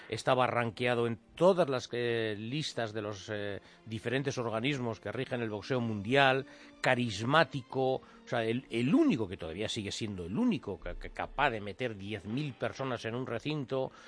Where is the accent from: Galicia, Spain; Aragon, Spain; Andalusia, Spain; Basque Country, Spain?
Basque Country, Spain; Sestao; es que yo soy el …